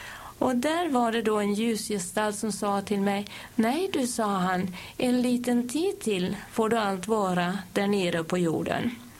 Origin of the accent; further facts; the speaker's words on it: Tibro, Västra Götaland County, Sweden; Nej, jag kommer ifrån Västergötland. Från Kyrkefalla socken i, som nu heter Tibro kommun i Västergötland.